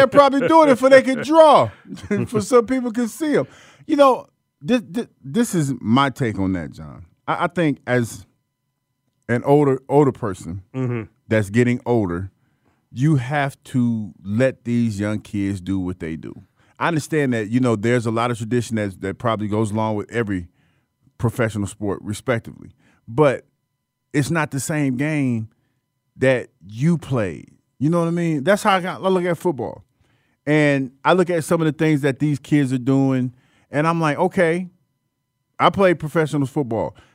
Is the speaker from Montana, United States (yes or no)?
no; Ohio, United States; So yeah, I'm from Ohio. I'm from the Midwest.